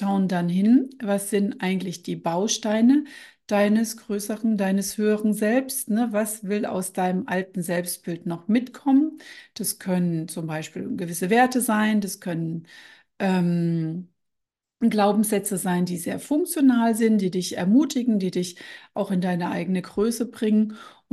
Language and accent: German; Odenwald, Germany; Und ich komme ja hier aus dem Odenwald